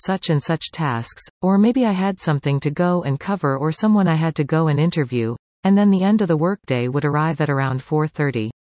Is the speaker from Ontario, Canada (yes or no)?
no; Conquest, Saskatchewan, Canada; I still lived in my hometown of Conquest.